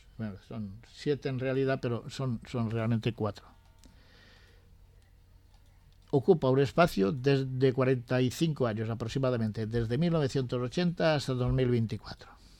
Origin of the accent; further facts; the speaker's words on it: Spain; El apellido, el nombre no te lo puedo pronunciar bien, soy español.